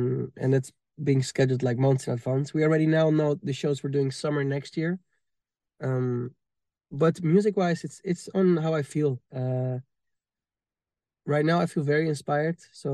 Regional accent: Amsterdam, North Holland, Netherlands; I think my favorite moment of this year was my hometown show in Amsterdam

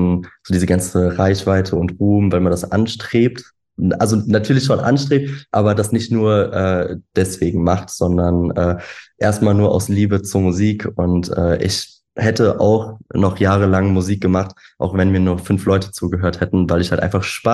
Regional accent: Koblenz, Rhineland-Palatinate, Germany; habe mich dann das erste Mal bei uns in Koblenz, nämlich bei meinem so Lieblingsclub beworben

